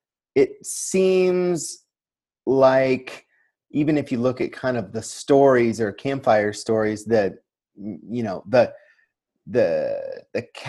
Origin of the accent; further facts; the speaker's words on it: Montana, United States; growing up in Montana, this was kind of part of my, you know, family's culture.